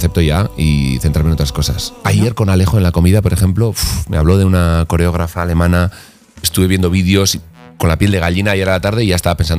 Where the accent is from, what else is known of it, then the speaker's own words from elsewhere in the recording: Arbizu, Navarre, Spain; abrir una ventanita a mi pueblo, Arbizu, público de 1000 habitantes del norte de Navarra